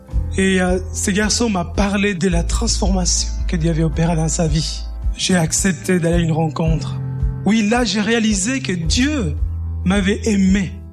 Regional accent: Panama; Je suis originaire du Panama et lorsque j'étais adolescent, il y a eu vraiment de la haine et de l'amertume à l'égard de mon père.

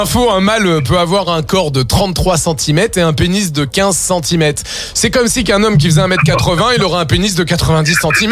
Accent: Blanc-Mesnil, Île-de-France, France; moi j'ai grandi à Blanc-Mesnil, là où il est sous bois

